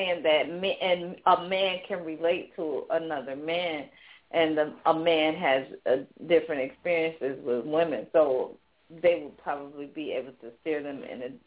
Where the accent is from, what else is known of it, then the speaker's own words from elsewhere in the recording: Chicago, Illinois, United States; Chicago. I've been here all of my life.